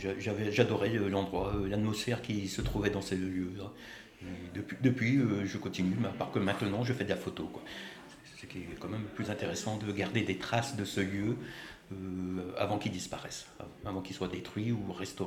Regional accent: Morlaix, Brittany, France; Ça fait, je suis originaire de Morlaix.

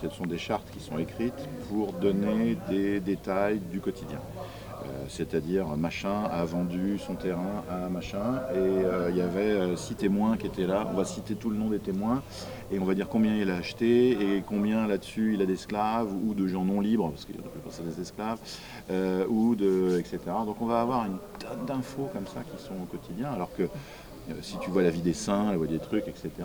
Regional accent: Redon, Brittany, France; parce que je suis de Redon, donc il y a un cartulaire à Redon

